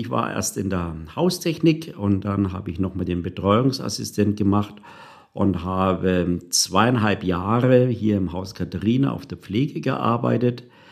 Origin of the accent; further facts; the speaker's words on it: Bayreuth, Bavaria, Germany; born there; moved away as an adult; bin Jahrgang 1961, also ich gehe jetzt stramm auf die Rente zu. Und ja, geboren bin ich im Frankenland. Frankenland ist das schönste Land in Bayreuth. Bayreuth, wo die Wagner-Festspiele immer stattfinden. Und mich hat es vor, oh Gott, ich glaube, es waren 40 Jahre jetzt, ins Rheinland verschlagen.